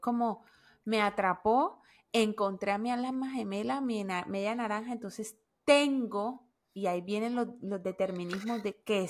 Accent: Colombia; yo nunca he ido a Tunja, a pesar de que soy colombiana y todo lo demás, nunca he ido a Tunja

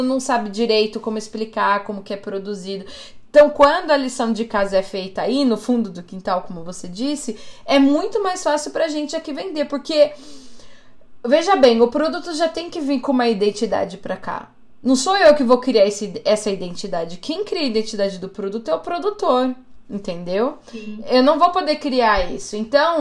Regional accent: Sorocaba, São Paulo, Brazil; Para quem não sabe, eu sou de Sorocaba, sou do interior de São Paulo.

